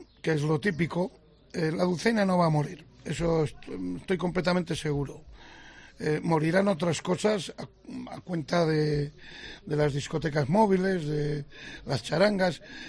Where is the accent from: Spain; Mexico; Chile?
Spain; Grijota, Castile and León; also born or lived in Palencia; Yo nací en Grijota, viví allí hasta la mili, prácticamente, y después ya nos trasladamos a Palencia con toda la familia.